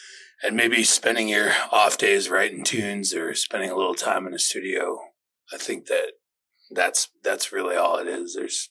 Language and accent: English; Eau Claire, Wisconsin, United States; we had a really established jazz band in my hometown of Eau Claire, Wisconsin.